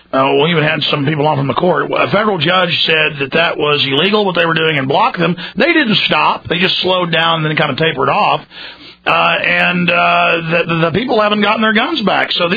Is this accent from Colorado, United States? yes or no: no; Texas, United States; I mean, my family's been here, Spanish land grants. I mean, we're as Texan as it gets, and I'm telling you, we've turned into just possum-bellied jellyfish.